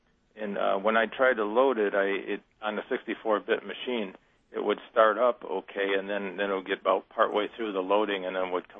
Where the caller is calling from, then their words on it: Spencerport, New York, United States; Spencerport.